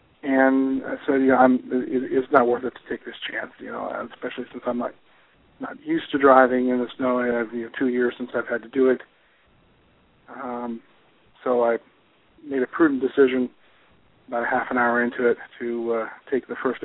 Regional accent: United States; I'm an American, I'm not going to let the weather dictate

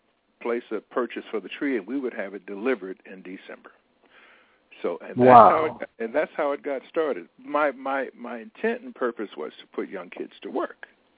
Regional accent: Oklahoma, United States; I'm from Oklahoma.

